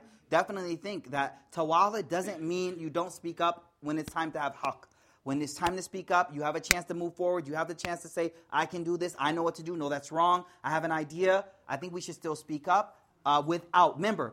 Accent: United States; So for me as American, I think it was a little easier.

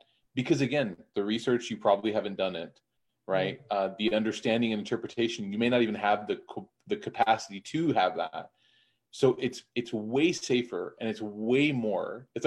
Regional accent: Chicago, Illinois, United States; And then I grew up in Chicago, which was heavily Deobandi, where I was Hanafi Deobandi.

